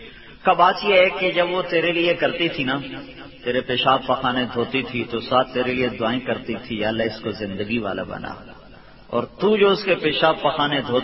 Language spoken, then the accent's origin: Urdu; Punjab, Pakistan; ویسے بھی ہم راوی کے کنارے پر ہم لوگ، ہمارا گاؤں ہے، تو ہم جب آتے تھے لاہور سے تو اپنا راشن لے کر نا کئی کئی دن کا جنگل میں چلے جاتے